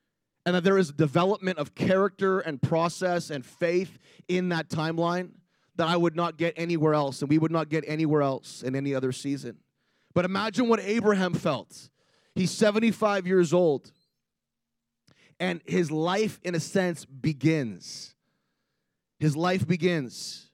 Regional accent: Canada; Like I'm a Canadian.

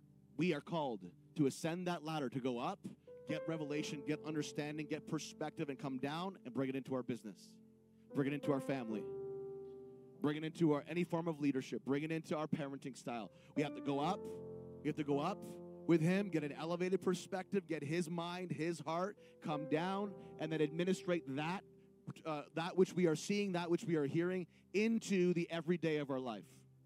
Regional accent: Canada; I know we're all Canadian probably in this room.

